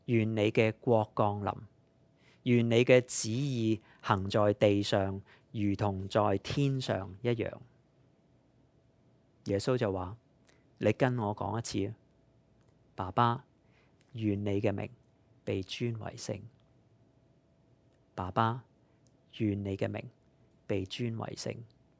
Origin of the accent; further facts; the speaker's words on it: Canada; 作为加拿大人，我们立刻就会想到，他向我们国家征关税